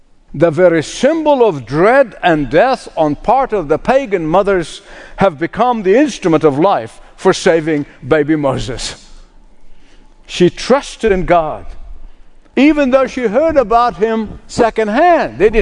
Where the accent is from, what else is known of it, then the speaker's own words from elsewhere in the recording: Egypt; You know, now growing up in Egypt, we were taught in school, almost recited on a regular basis, that the Nile is the life of Egypt.